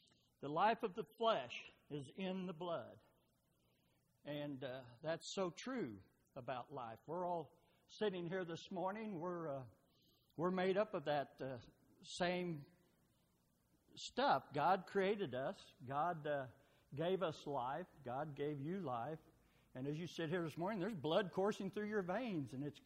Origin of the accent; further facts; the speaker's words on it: Sparta, Illinois, United States; I say that because I was born in Red Bud and I lived in Sparta all my life, and I've got a history here.